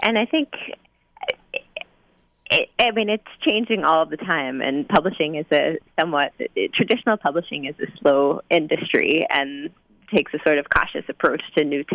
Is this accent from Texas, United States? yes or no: yes; Texas, United States; I was an English major in college, and I grew up in Texas, but I knew that I wanted to live in New York